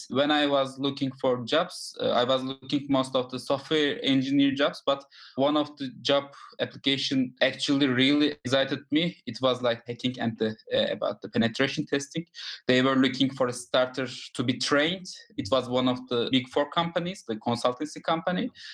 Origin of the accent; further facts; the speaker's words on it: Turkey; English is a second language; now in United States; Turkey is my hometown. Everybody likes their hometown most.